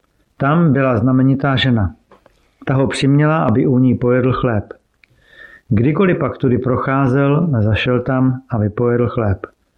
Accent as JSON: {"language": "Czech", "region": "Moravian-Silesian Region", "country": "Czechia", "tie": "born or raised there", "said": "Pocházím z Moravskoslezského kraje, kde jsem prožil své mládí. Vyrůstal jsem v křesťanském prostředí"}